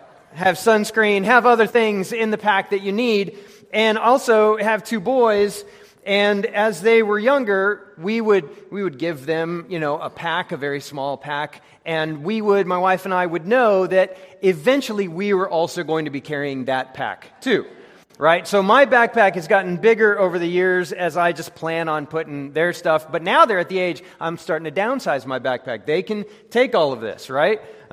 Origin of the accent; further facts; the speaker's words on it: Colorado Springs, Colorado, United States; I'm from Colorado, as I've mentioned before